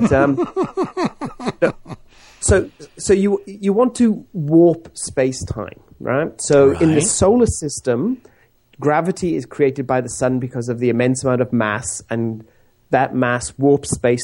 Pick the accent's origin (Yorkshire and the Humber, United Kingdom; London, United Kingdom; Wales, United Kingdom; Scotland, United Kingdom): Wales, United Kingdom; working in my home country of Wales